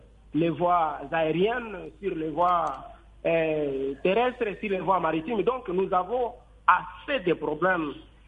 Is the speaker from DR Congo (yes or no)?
yes; DR Congo; ici chez nous au Congo